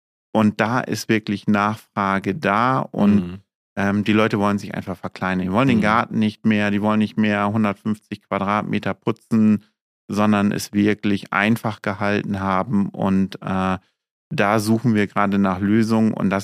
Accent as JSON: {"language": "German", "town": "Aurich", "region": "Lower Saxony", "country": "Germany", "tie": "born there", "also_born_or_lived": "Oldenburg", "moved": "as an adult", "said": "Bin gebürtiger Auricher, dann aber 2005 nach Oldenburg gewechselt, 20 Jahre bei der LZO dort gearbeitet, zuletzt in der Innenstadt."}